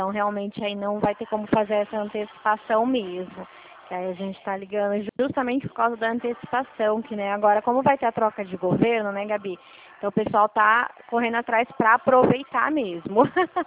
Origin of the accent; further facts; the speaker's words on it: Dracena, São Paulo, Brazil; O meu DDD é 18, tá? Que eu sou aqui de Dracena.